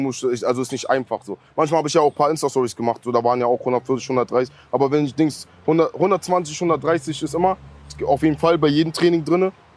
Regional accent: Sierra Leone; German is a second language; Sierra Leone.

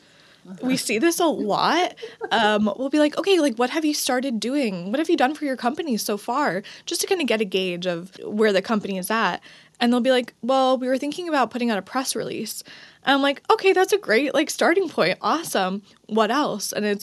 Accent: New Jersey, United States; We had mutual friends. Like there was some, we're both from New Jersey.

